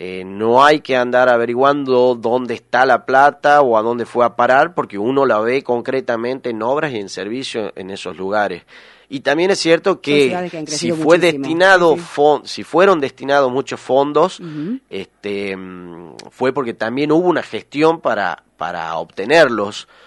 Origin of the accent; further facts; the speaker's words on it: Tucumán, Argentina; somos todos tucumanos